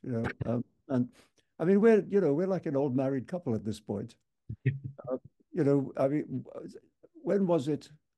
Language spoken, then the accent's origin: English; India; I'm from India where we have elephants